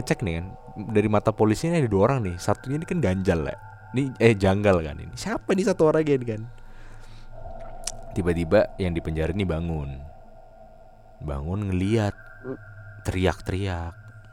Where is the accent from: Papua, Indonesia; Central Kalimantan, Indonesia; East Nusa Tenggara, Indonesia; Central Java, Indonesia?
Central Java, Indonesia; Pemalang; kayak kalau di kota gue di Pemalang. Itu tuh angker itu bukan rumah angker gitu, tapi penjara.